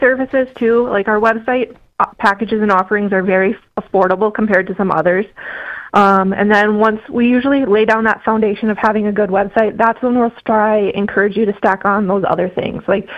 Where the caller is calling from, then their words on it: Bemidji, Minnesota, United States; I am actually in Bemidji, Minnesota this morning.